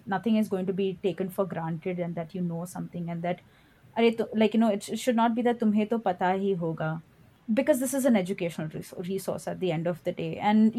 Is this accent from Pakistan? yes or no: no; South India, India; because I'm South Indian and I will not do that again.